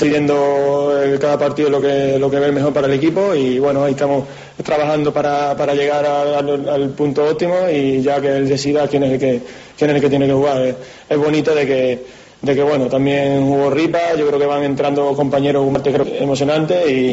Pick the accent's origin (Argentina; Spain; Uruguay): Spain; South; yo soy del sur también